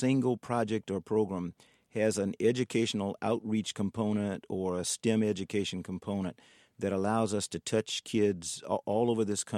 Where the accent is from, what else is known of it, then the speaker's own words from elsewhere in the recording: Columbia, South Carolina, United States; Ron and I grew up about 42 miles from each other in South Carolina. I grew up in Columbia.